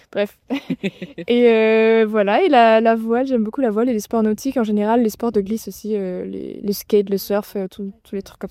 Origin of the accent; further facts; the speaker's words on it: Saint-Brieuc, Brittany, France; also born or lived in Brest; Alors moi j'ai grandi en Bretagne, à Saint-Brieuc et à Brest notamment.